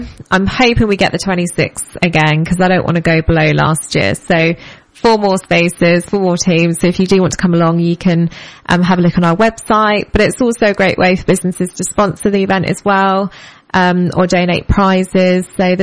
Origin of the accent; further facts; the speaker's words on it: United Kingdom; I think, you know, we're very British, aren't we?